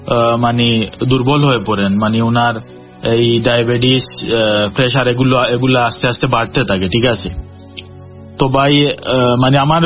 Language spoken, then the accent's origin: Bangla; Beanibazar, Sylhet Division, Bangladesh; তো আমার বাড়ি হলো ভাই সিলেটে, সিলেটের বিয়ানীবাজার উপজেলায়, ঠিক আছে।